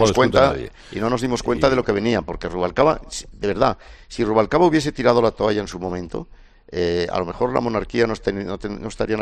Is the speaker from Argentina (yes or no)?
no; Spain; A mí simplemente me duele como español.